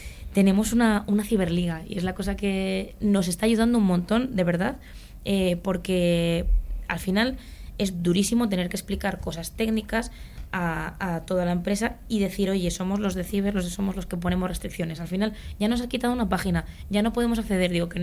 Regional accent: Spain; somos españoles y que tenemos como en los genes esta competición, esta competitividad.

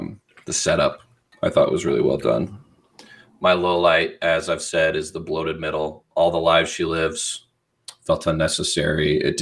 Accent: North Platte, Nebraska, United States; also born or lived in Lincoln; I grew up in North Platte until I was about 10, and then we moved to Lincoln.

